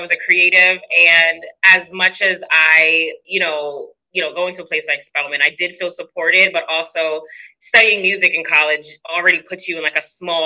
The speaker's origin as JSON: {"language": "English", "region": "North Carolina", "country": "United States", "tie": "born or raised there", "also_born_or_lived": "New York City", "said": "But then I grew up in North Carolina, so I spent my life kind of like living in North Carolina with my mom, but then seeing the rest of my family in New York."}